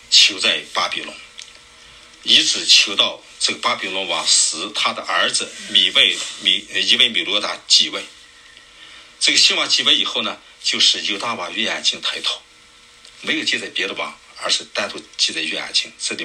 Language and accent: Chinese; China; 我们中国人不是有阴历有这个公历嘛